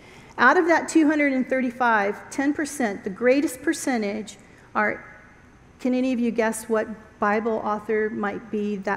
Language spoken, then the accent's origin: English; Washington, District of Columbia, United States; because I grew up in Washington, D.C. area.